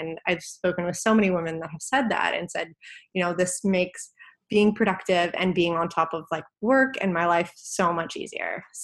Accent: Toronto, Ontario, Canada; Yeah, so I'm originally from Canada, a little backstory on me. Grew up just outside of Toronto, and I went to university there for business.

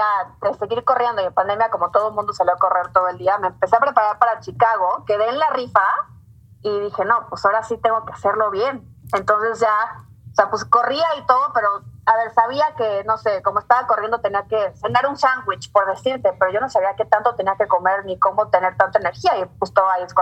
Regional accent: Chiapas, Mexico; born there; Yo, tengo 26 años. Nací en Chiapas, por cierto. No sé si mucha gente lo sepa, pero soy chiapaneca de nacimiento.

